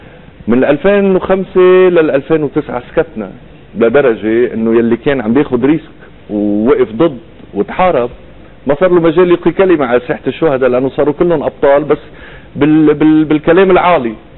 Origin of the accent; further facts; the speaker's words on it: Lebanon; ما زلت لليوم انا كمواطن لبناني